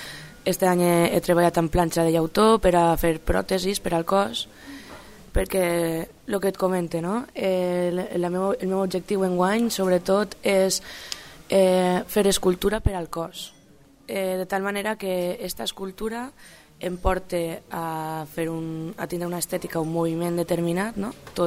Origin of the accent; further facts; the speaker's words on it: Canals, Valencian Community, Spain; now in Valencia, Spain; soc de Canals i porto 5 anys així a València